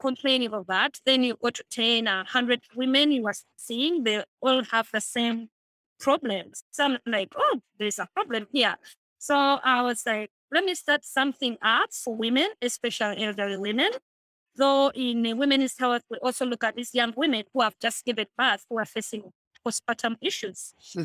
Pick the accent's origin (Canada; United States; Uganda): Uganda; I'm from Uganda.